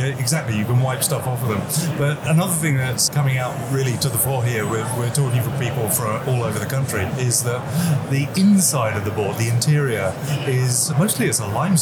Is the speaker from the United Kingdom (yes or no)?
yes; United Kingdom; now in Boston, United States; Despite that accent, I'm actually from Boston, originally from the UK a long time ago.